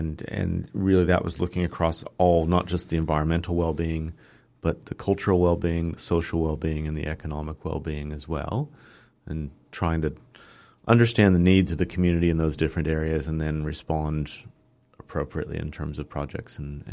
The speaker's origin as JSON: {"language": "English", "country": "United States", "moved": "as an adult", "lives_now": "Palmerston North, New Zealand", "said": "So I came to New Zealand from the States, moved here in 2000 to Palmerston North, and took a job as a scientist out at Ag Research near Massey."}